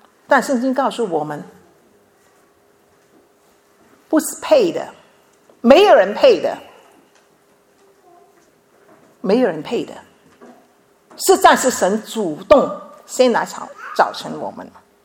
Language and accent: Chinese; Chaozhou, Guangdong, China; 从小因为我是潮州人嘛，潮州人的对女孩子是不会看重的，所以当我出生的时候，父母是要打算是将我卖去的